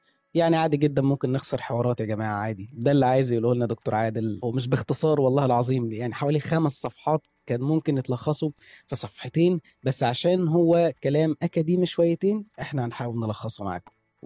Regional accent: Egypt; ده سبب لينا إحنا كمصريين ولكن هو مش سبب واقعي

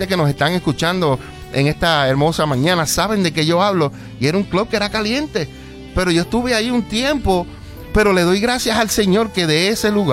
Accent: Juana Díaz, Puerto Rico; also born or lived in Ponce; Yo quiero decir algo, yo soy puertorriqueño. Nacido en Ponce, pero me crié en Juana Díaz, soy del barrio Lomas

